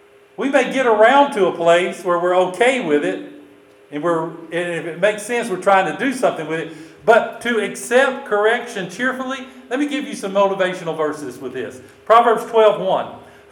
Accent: Louisiana, United States; I guess this is a carryover from growing up in Louisiana, keep it between the ditches.

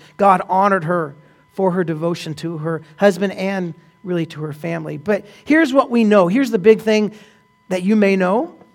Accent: Oregon, United States; My wife is Canadian, and I grew up here in Oregon, and I took her away from her family. We moved here in Oregon.

